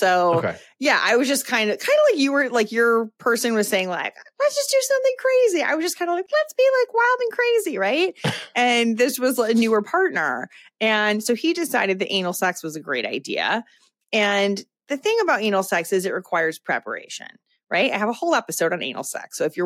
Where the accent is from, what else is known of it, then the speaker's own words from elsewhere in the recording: Chicago, Illinois, United States; I think, you know, you said you're in Chicago. I'm from Chicago.